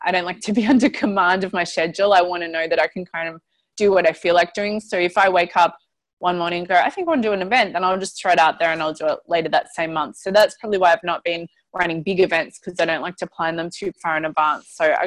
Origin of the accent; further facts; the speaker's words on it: Melbourne, Victoria, Australia; I was walking through town back in my hometown of Melbourne